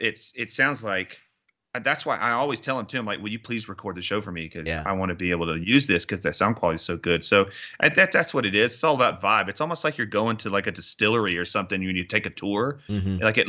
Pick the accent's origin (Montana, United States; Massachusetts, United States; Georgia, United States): Georgia, United States; Augusta; Yeah, originally Augusta, Georgia. Yeah, home of the Masters.